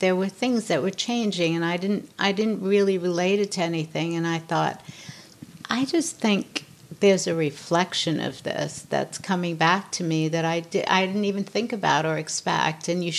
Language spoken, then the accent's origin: English; New York, United States; I'm born and raised in New York. I'm tough.